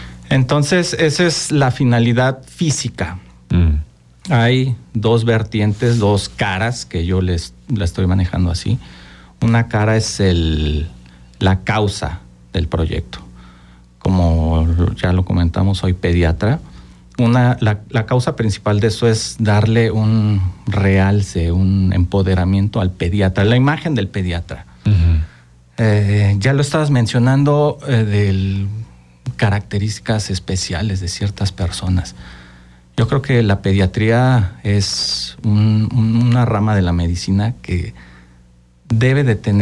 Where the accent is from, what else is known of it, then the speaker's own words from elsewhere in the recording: Cuautla, Morelos, Mexico; Cuautla, Morelos